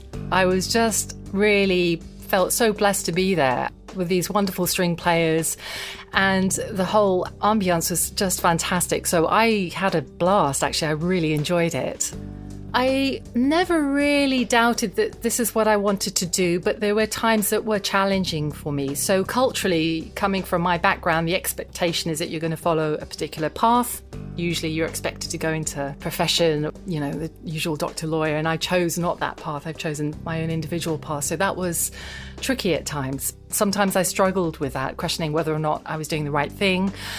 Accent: Slough, South East England, United Kingdom; now in London, United Kingdom; I'm a pianist, composer, and arranger. And I live in North London, but I'm originally from Slough, and I'm the child of Indian immigrant parents.

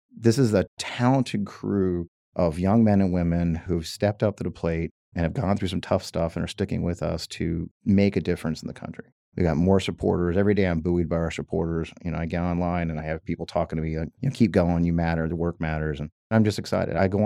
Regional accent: Missouri, United States; I'm from Missouri. We should know the neighbors.

